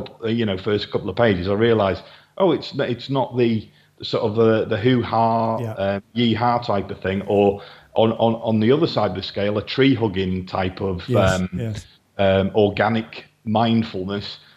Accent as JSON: {"language": "English", "region": "Wales", "country": "United Kingdom", "said": "I live in North Wales, I'm Welsh, but Chester's just over the border here."}